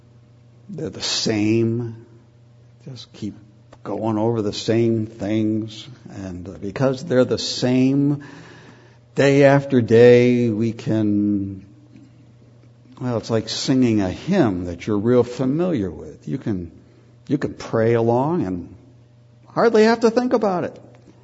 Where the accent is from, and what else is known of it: New England, United States; born or raised there